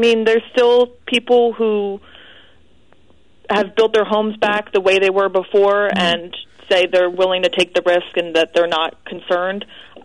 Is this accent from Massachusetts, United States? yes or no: no; New Jersey, United States; But I grew up on the Jersey shore, so it's my home.